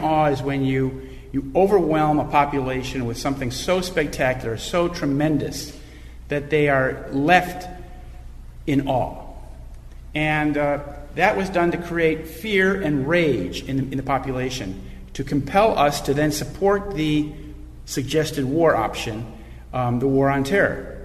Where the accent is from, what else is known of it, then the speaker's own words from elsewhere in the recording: Schaumburg, Illinois, United States; I grew up outside Chicago in a place called Schaumburg, Illinois.